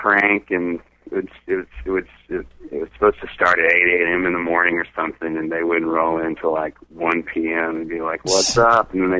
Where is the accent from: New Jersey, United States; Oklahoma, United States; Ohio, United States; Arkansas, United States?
Arkansas, United States; Little Rock; also born or lived in Chicago; You know, I'm from Arkansas.